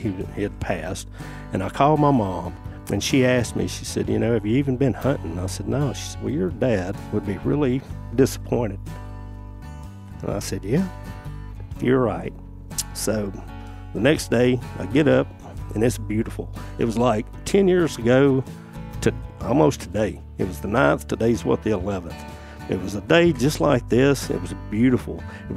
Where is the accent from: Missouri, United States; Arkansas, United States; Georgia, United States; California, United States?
Arkansas, United States; also born or lived in North Louisiana; where I grew up in South Arkansas and North Louisiana, you did not see deer like that.